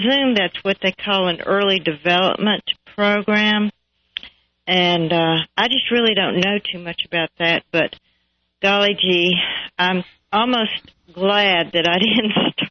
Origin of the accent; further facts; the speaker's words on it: Dunkirk, New York, United States; born there; also born or lived in South Carolina; I was born in Dunkirk, New York. And that's not too terribly far from the snow capital of the world in Buffalo.